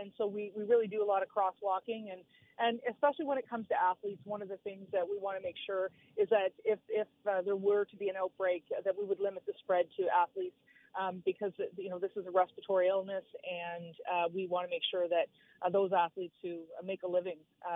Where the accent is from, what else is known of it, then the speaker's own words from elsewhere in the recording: New Glasgow, Nova Scotia, Canada; I was 18 years old, and I was up from New Glasgow, Nova Scotia at that convention.